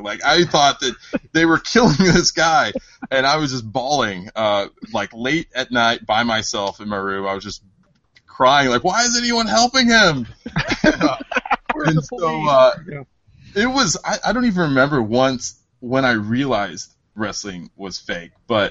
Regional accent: Texas, United States; So I grew up down in Texas, back in the early 80s

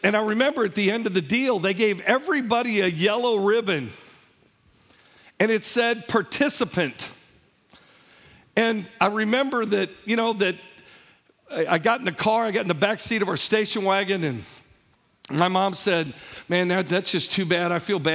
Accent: Illinois, United States; I grew up in Southern Illinois in this school district

